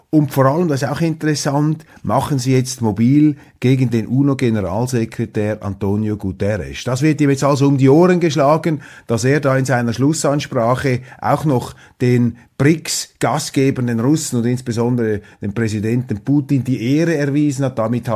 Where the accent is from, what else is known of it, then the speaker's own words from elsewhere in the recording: Switzerland; die ich als Schweizer mit der Neutralität verbinde